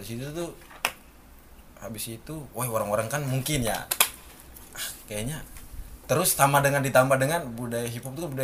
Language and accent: Indonesian; East Nusa Tenggara, Indonesia; Di kampung kami lah. Kami orang Flores itu